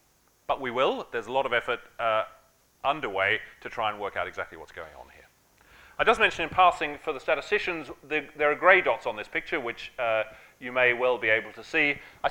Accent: Australia; So you've heard that I'm Australian

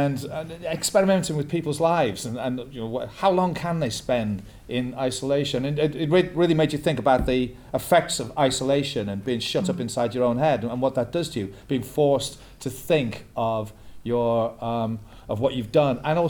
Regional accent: Liverpool, North West England, United Kingdom; For me, although I'm from Liverpool, I've never actually been in prison.

